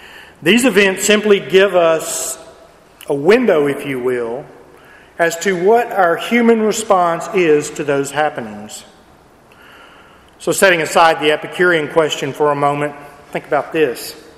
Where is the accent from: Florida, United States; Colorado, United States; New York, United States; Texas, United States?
Texas, United States; from the acts of a man last week in a small town in my home state of Texas.